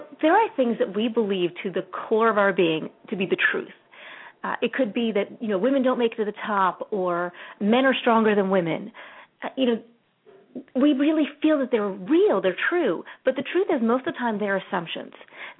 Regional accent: South Orange, New Jersey, United States; And I'm from South Orange, New Jersey.

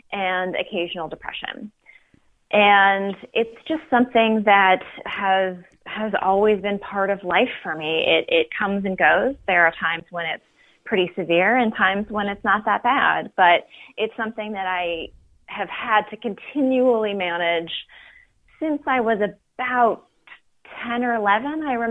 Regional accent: Ontario, Canada; born there; I'm Canadian. Let's start there. I was born outside of Toronto.

